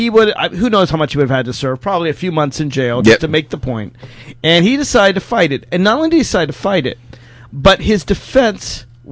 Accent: Virginia, United States; In my home state of Virginia

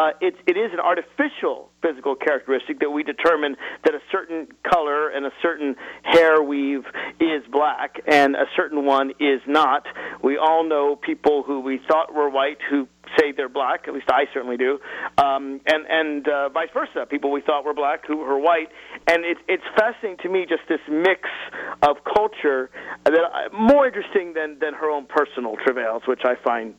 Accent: the South, United States; As a Southerner

